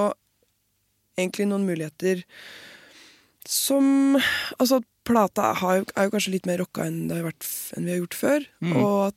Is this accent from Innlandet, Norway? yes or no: yes; Innlandet, Norway; accent: Hedmarken dialect; Ja, men det er dialekten min, jeg er jo ikke der lenger, så, sånn fra Hedmarken